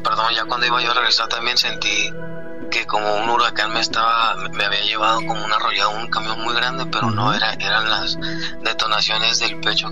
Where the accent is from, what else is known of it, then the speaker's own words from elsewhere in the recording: Mexico; now in United States; yo en México, antes de venir para acá